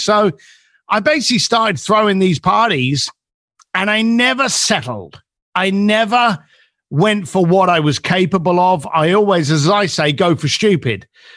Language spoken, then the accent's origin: English; London, United Kingdom; I grew up in East London as a construction worker with my father's construction firm